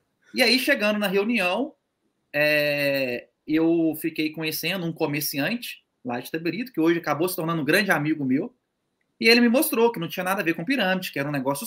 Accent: Itabirito, Minas Gerais, Brazil; eu sou natural de Itabirito, que fica aqui uma cidade do lado de Ouro Preto.

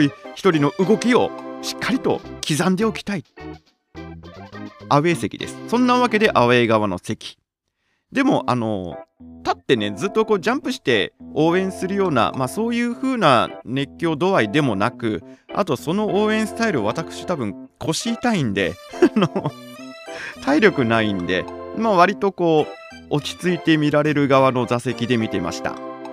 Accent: Tokyo, Japan; 元祖オラが町のチーム、はい、私の生まれ故郷、私のそのふるさとのサッカーチームなのでね

